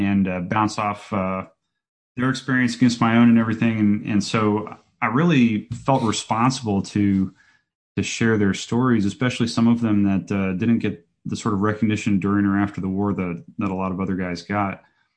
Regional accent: Colorado Springs, Colorado, United States; Well, I was a kid growing up in Colorado Springs. I don't come from a military background or anything.

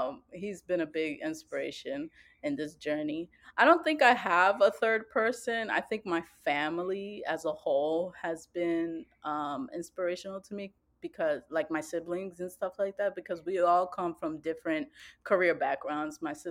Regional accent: Boston, Massachusetts, United States; now in Boston, United States; But just seeing her hustle and drive, we grew up in Roxbury, I'm pretty sure you know.

